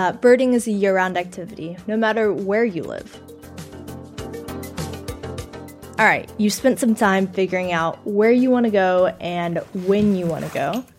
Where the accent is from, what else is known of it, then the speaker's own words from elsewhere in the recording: Texas, United States; I'm from Texas and it gets extremely hot in the summer